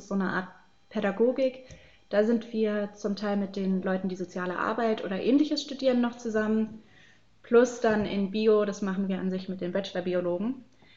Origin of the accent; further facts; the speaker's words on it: Baden-Württemberg, Germany; ich komme aus Baden-Württemberg